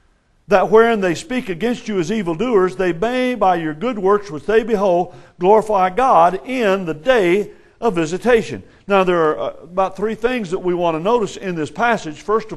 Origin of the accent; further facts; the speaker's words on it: Texas, United States; born there; now in Mesa, United States; Well, somebody says, well … your home's in Mesa, Arizona. Well, yeah, kind of, sort of. And I was born in Texas.